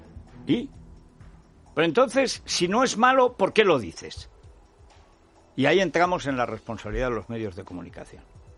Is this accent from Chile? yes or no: no; Aragon, Spain; porque a mí Lambán hace más de un año que no me deja ir a mi pueblo. Si fuera belga, sí. Si fuera belga, podría haber ido perfectamente, haber aterrizado en Zaragoza, haberme ido a Teruel, plantarme en mi casa y ver si hay arañas.